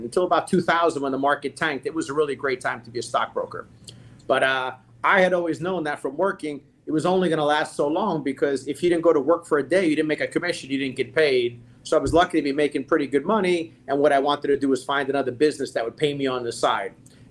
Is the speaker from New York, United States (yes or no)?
yes; Staten Island, New York, United States; born there; So I was born in 1972 in Staten Island, New York.